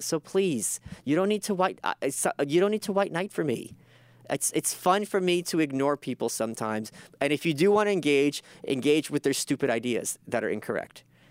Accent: Brooklyn, New York, United States; English is a second language; not knowing I'm an immigrant. English is my second language. You don't know anything about cost of living, even though I'm from Brooklyn.

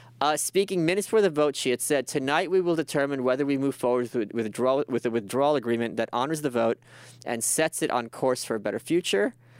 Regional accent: United States; I mean, I'm an American

